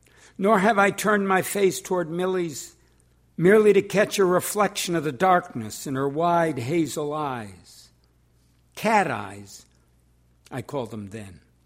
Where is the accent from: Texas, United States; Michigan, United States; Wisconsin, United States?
Michigan, United States; Detroit; I come from Detroit, which means, you know, you can't screw it up no matter where you go.